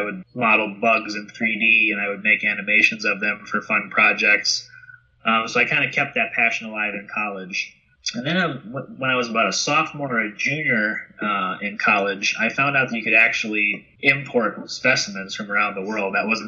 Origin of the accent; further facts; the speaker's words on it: Indiana, United States; So in 2013, when I moved home from Indianapolis back to Northwest Indiana, is when I started it as a business.